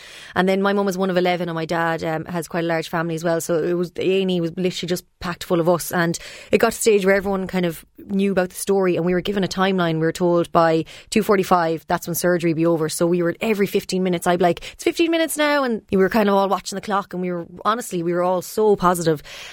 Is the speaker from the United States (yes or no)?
no; Ireland; the great thing about us being Irish is we sometimes, well, I know I word vomit